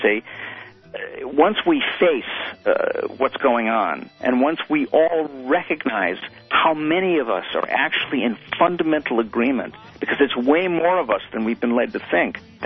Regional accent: Illinois, United States; Because he's a centrist, you know, and I'm from Illinois

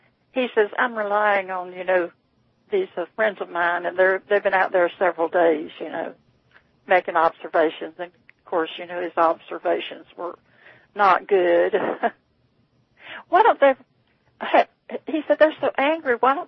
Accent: Florida, United States; And, of course, she was raised in Georgia and I was raised in Florida.

